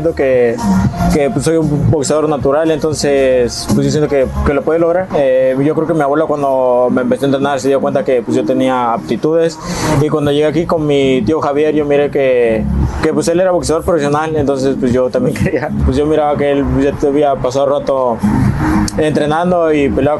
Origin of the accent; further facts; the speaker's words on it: Tlaxcala, Mexico; yo soy de Tlaxcala y entonces está muy, muy alejado, estamos de punta a punta.